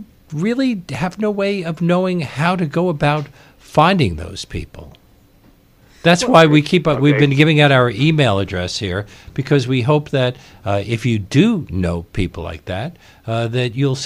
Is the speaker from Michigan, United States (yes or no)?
no; Brooklyn, New York, United States; because I grew up in Bed-Stuy